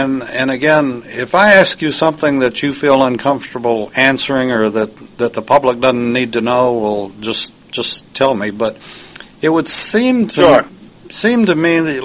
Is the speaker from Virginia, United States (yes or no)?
no; Lubbock, Texas, United States; Are they calling field people in from my hometown, Lubbock, Texas, to come in and help?